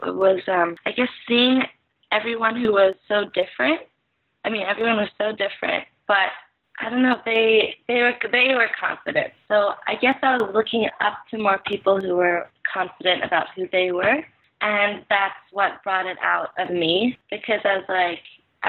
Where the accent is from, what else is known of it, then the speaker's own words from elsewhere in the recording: Philippines; accent: Filipino; English is a second language; Obviously, it's from Philippines. My accent wasn't English.